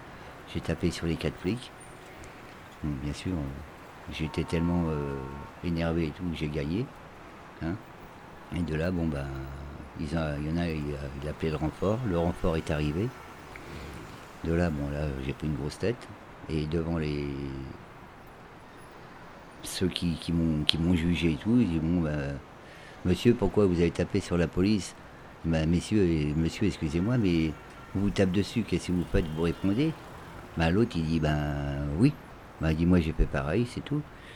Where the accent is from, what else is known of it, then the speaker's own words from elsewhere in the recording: Paris, Île-de-France, France; hein. Je suis né à Paris dans le 18e, dans la rue Lepic, hein, et j'ai vécu un petit peu ma vie là-bas.